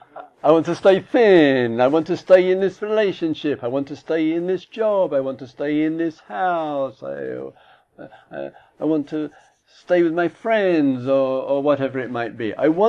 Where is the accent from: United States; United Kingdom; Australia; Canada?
United Kingdom; England; I know I'm English. Not too English, I hope, but anyway.